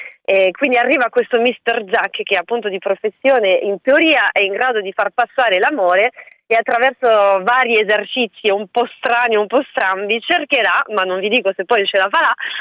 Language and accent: Italian; France; io sono francese e quindi la maggior parte dei miei amici d'infanzia sono all'estero, lo stesso la mia famiglia